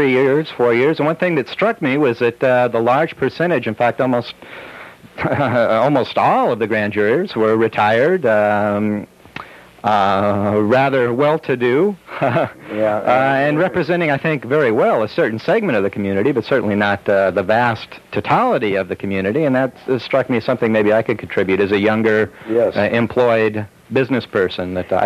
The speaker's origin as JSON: {"language": "English", "town": "Santa Barbara", "region": "California", "country": "United States", "tie": "born or raised there", "said": "I grew up listening to your newscast when I was just a wee boy growing up in Santa Barbara"}